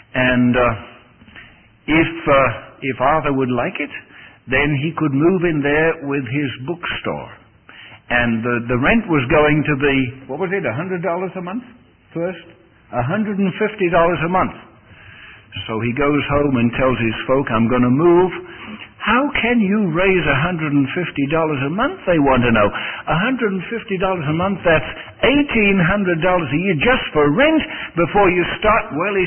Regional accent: United Kingdom; although I'm British

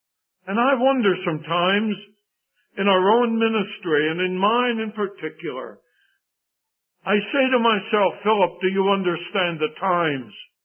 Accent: Pennsylvania, United States; moved away; When I was very young, all the way to the time that I moved from Pennsylvania, the city in which I lived had a Bible conference every month.

